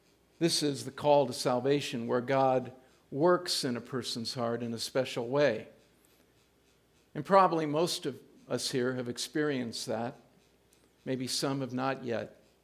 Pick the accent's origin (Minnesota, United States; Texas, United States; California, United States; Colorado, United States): California, United States; Hayward; also born or lived in Oakland; I grew up in Hayward, California, until eighth grade. I was born in a hospital in Oakland called Providence Hospital, and my parents took me to their small home in Hayward